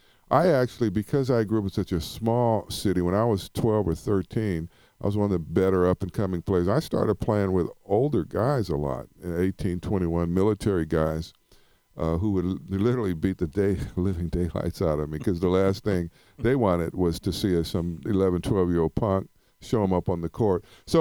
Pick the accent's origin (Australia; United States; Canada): United States; Ventura, California; I grew up in Ventura, California, which had great youth sports programs.